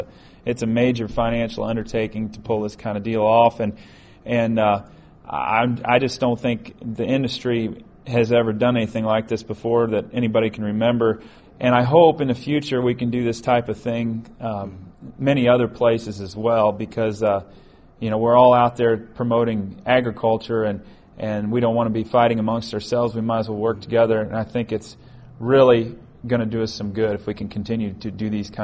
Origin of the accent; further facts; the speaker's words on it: Marthasville, Missouri, United States; I'm from Marthasville, Missouri.